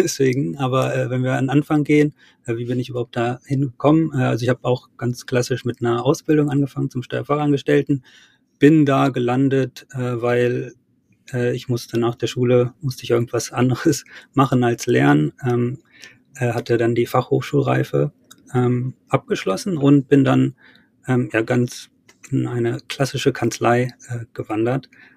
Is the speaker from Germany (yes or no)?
yes; Wolfenbüttel, Lower Saxony, Germany; auch vielleicht perspektivisch auch aus Wolfenbüttel, wo ich herkomme, rauskommen.